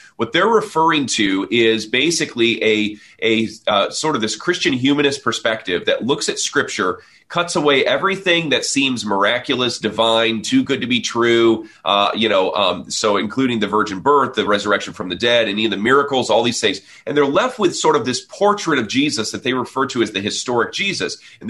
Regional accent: United States; I can, as an American, I can support their freedom

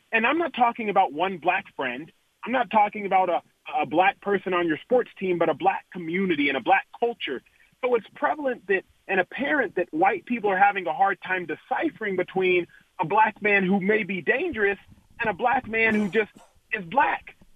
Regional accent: Dallas, Texas, United States; I grew up in Dallas, Texas. I went to a private school, St. Mark's, an essentially all-white private school.

